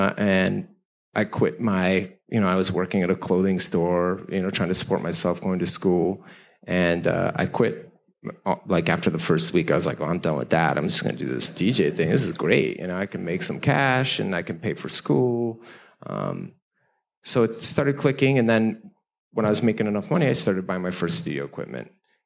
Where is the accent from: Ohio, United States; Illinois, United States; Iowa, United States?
Illinois, United States; Chicago; I was friends with all these Jewish kids growing up in Chicago.